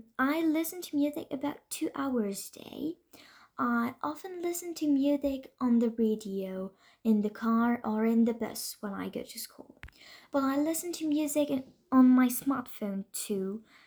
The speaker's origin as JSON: {"language": "English", "country": "France", "second_language": "English", "lives_now": "Las Vegas, United States", "said": "I come from France, so maybe that explains my accent. But I live in Las Vegas."}